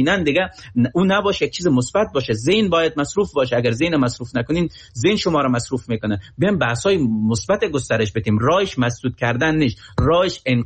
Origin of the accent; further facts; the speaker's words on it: Afghanistan; در جامعه ما به عنوان یک افغانستانی